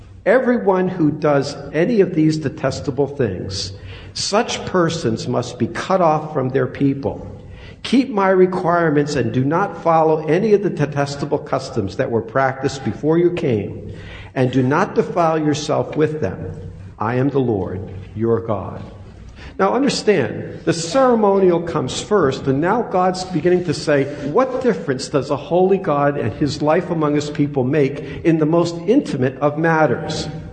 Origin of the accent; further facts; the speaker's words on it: Mystic, Connecticut, United States; For example, I'm from Mystic.